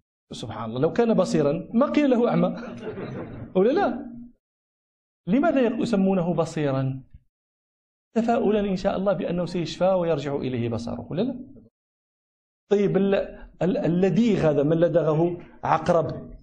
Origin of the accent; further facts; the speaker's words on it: Morocco; هذا في دارجتنا المغربية، لا نقول مقبرة نقول الروضة